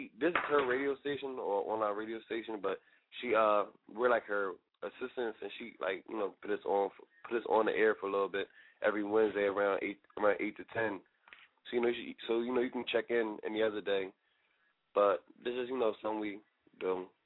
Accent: Philadelphia, Pennsylvania, United States; North Philadelphia, you know.

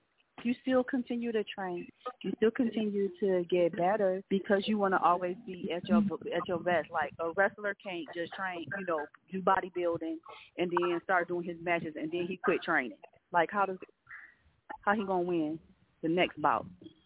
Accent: Detroit, Michigan, United States; which I'm originally from Detroit, so we have a strong music base.

